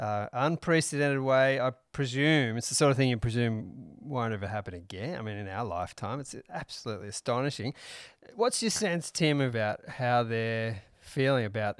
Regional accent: Australia; growing up in Australia

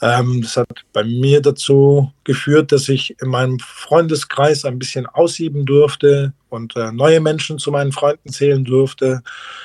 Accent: Wetzgau, Baden-Württemberg, Germany; Ich bin in Mutlangen geboren und aufgewachsen in Wetzgau. Ich habe lange Zeit diese Region als meine absolute Heimat empfunden.

